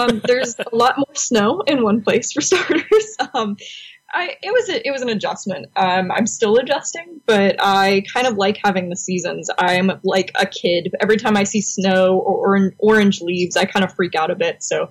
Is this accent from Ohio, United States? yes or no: no; Tampa, Florida, United States; now in Buffalo, United States; Sure. So I'm from Tampa, Florida. I've been in Buffalo now a little over a year.